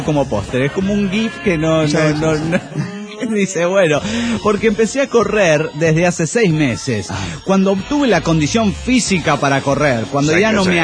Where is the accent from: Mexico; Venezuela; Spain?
Venezuela; Caracas, Capital District; Soy el guardián del Ávila de Caracas, Venezuela.